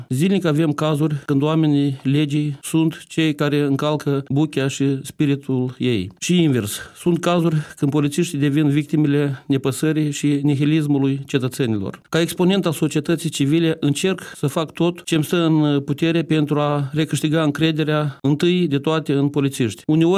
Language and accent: Romanian; Cioara, Hîncești District, Moldova; born or raised there